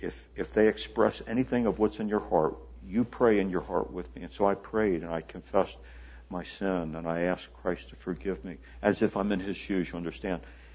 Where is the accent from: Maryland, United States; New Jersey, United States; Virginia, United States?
Maryland, United States; Hagerstown; Some years ago, I was doing an internship in near my hometown, Hagerstown, Maryland.